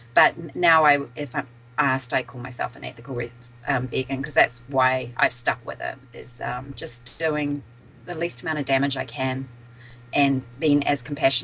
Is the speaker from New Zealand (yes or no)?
yes; New Zealand; Well, I'm from New Zealand originally, but I worked for quite a time in British Columbia, and then Boston, okay. And then Southern California.